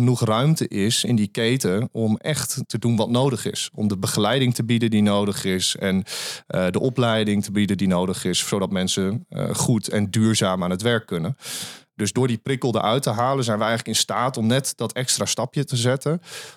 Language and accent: Dutch; Netherlands; ik ben in Nederland geboren en een liefdevolle opvoeding gehad en hier kunnen studeren.